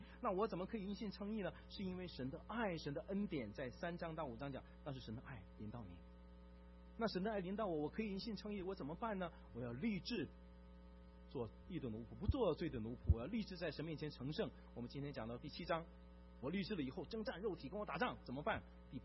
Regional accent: Jiamusi, Heilongjiang, China; 我原来这个在我老家佳木斯啊，我是佳木斯的，很多人不知道没有关系

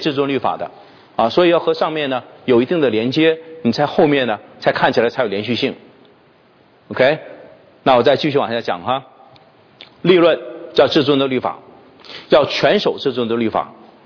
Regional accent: China; 我们大陆人

